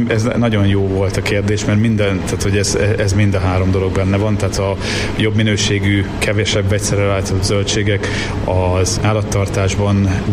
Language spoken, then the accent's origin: Hungarian; Miskolc, Borsod-Abaúj-Zemplén, Hungary; moved away as an adult; also born or lived in Budapest; now in England; én Miskolcinak vallom magamat, bár Budapesten születtem. A általános iskolát Budapesten végeztem, majd középiskolától Miskolcon éltem 2005-ig, úgyhogy ott töltöttem a tinédzser éveimet